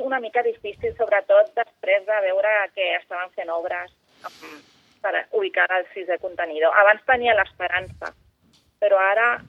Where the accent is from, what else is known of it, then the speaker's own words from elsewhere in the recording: Vilanova i la Geltrú, Catalonia, Spain; Bueno, jo he nascut aquí, a Vilanova i la Geltrú.